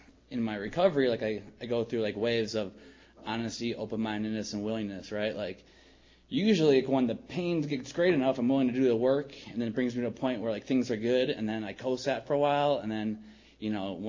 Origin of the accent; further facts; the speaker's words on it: Wisconsin, United States; I'm from Wisconsin, and I've been down here about 4 years